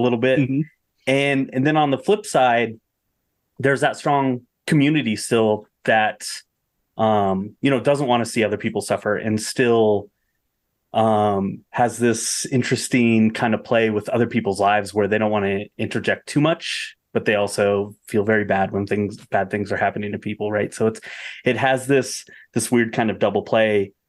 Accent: Bosler, Wyoming, United States; I grew up in Bosler, which is mm-hmm. 10 miles from Pat's ranch. And in Bosler is 20-ish miles from Laramie, which is a population of 30,000.

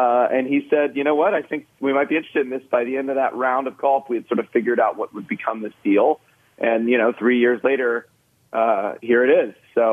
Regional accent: Georgia, United States; Yeah, I'm actually from Georgia, so that tournament means a lot to me

